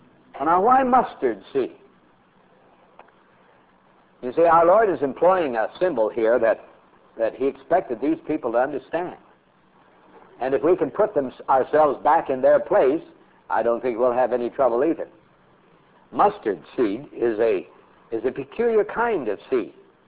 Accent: Montana, United States; I remember when I was a boy and growing up in Montana, I grew up in a little town 42 miles from the nearest doctor.

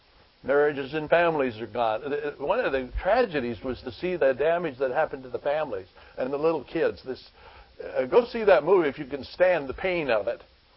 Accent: Idaho, United States; Well, it's a little lot like growing up in Idaho was for me when I was a boy.

